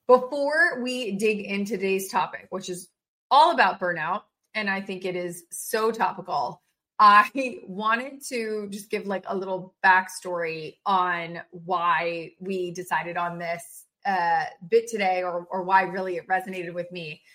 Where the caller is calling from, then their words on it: Austin, Texas, United States; I'm coming in from Austin, Texas, and I have some green tea provided by Shelby in my cup